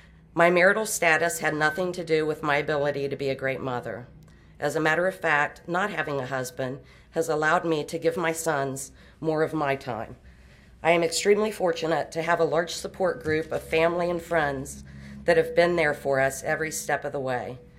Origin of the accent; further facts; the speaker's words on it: Liberty Township, United States; I was raised in Liberty Township from the age of 4 weeks. And I still reside there today.